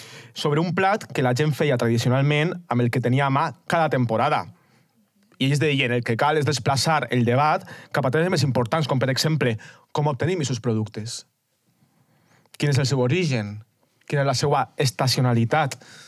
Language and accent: Catalan; Valencian Community, Spain; Que no som valencianes o què?